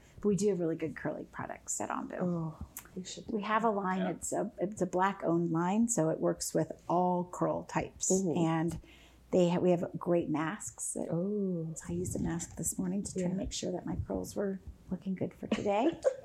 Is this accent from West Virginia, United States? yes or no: yes; West Virginia, United States; But I grew up in West Virginia